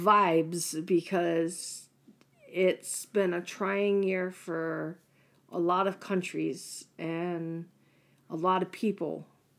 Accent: Seoul, South Korea; And we are from Arshawa, Seoul.

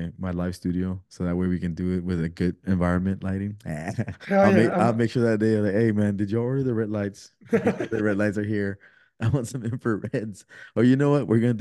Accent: Guadalajara, Jalisco, Mexico; We're Chivas fans, bro. We're from Guadalajara

